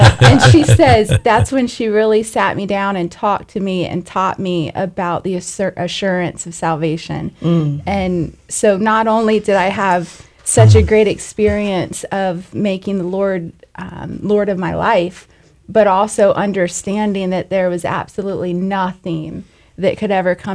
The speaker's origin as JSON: {"language": "English", "town": "Fort Pierce", "region": "Florida", "country": "United States", "tie": "born or raised there", "said": "So I was born and raised in Fort Pierce, Florida."}